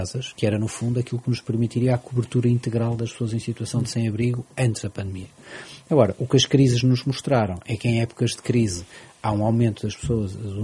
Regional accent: Portugal; como socialista e como português

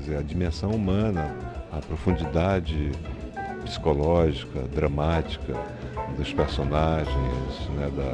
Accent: Manaus, Amazonas, Brazil; eu nasci em Manaus, eu cresci lá, passei minha infância, toda a minha infância e uma parte da minha juventude.

